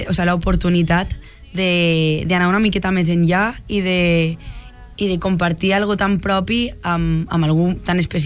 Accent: Vinaròs, Valencian Community, Spain; el divendres tanco la gira d'acústics a Vinaròs, al meu poble.

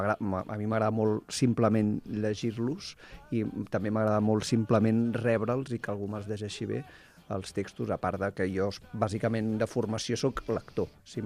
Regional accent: Barcelona, Catalonia, Spain; som barcelonins, i llavors l'E la diem així.

